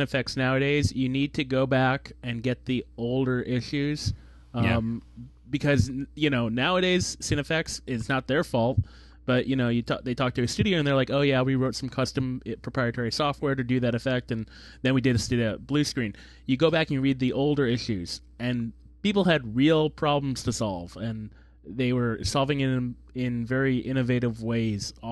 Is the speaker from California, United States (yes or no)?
no; Connecticut, United States; I vividly remember, you know, where I grew up in Connecticut, not exactly connected to the world of visual effects